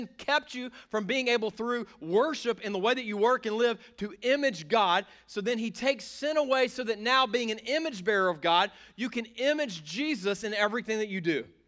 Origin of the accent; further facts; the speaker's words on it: Greenville, South Carolina, United States; I grew up in South Greenville. I had parents that loved each other.